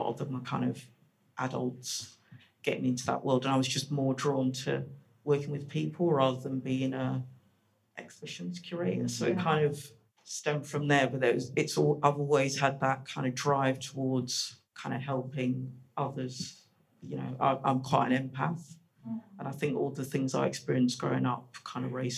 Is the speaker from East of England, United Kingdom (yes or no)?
yes; East of England, United Kingdom; I grew up in Essex, mainly.